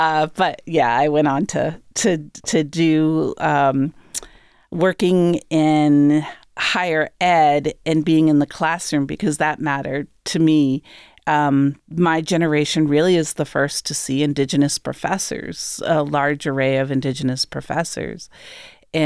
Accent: Maine, United States; I grew up in Northern Maine, primarily with that side of my family.

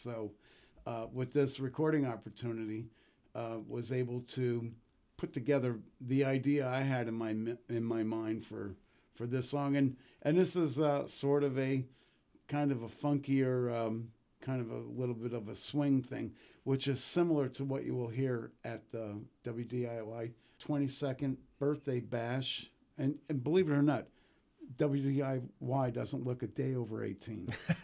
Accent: Allentown, Pennsylvania, United States; this sound of growing up in Allentown.

